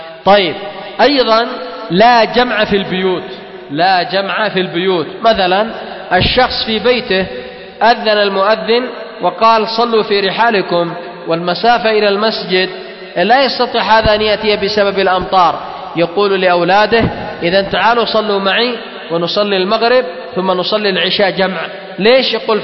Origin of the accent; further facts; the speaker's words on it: Yemen; أو المعروفة عندنا في اليمن بلهجة الخلب هذه تعتبر طاهرة